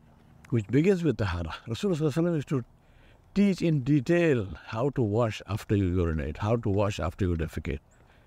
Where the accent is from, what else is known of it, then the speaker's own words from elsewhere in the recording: Hyderabad, Telangana, India; Alhamdulillah, we are from Hyderabad. And at least in the days when I was growing up, even servants had servants.